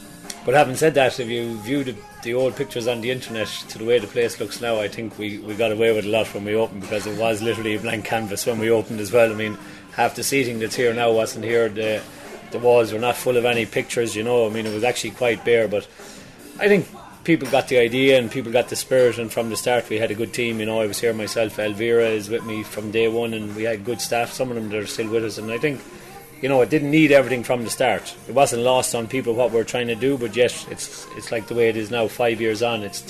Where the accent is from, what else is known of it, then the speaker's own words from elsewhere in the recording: Ireland; being Irish